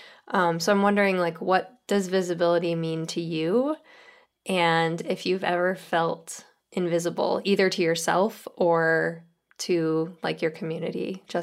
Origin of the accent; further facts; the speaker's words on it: New York, United States; also born or lived in Tennessee; now in Fort Wayne, United States; I just moved to Fort Wayne, Indiana, this past summer. And I'm from New York State, but lived 6-7 years in Tennessee.